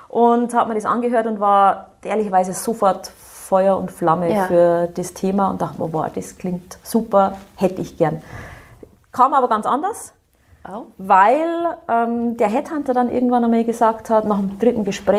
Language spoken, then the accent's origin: German; Bavaria, Germany; born or raised there